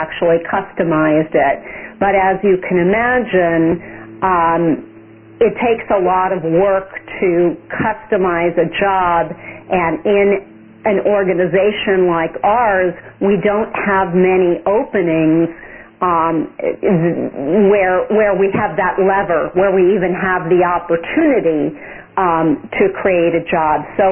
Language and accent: English; Milwaukee, Wisconsin, United States; And by the way, I'm from Milwaukee, so shout out to you.